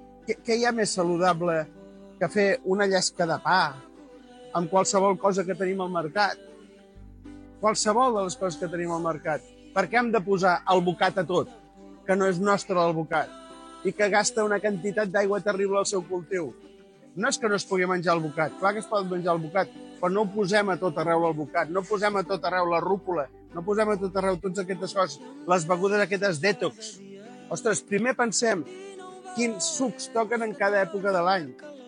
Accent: Reus, Catalonia, Spain; I fot-li que som de Reus.

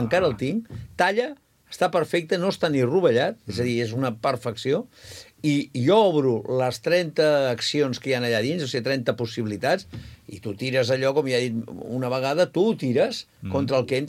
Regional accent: Barcelona, Catalonia, Spain; del meu pis de petit a Barcelona

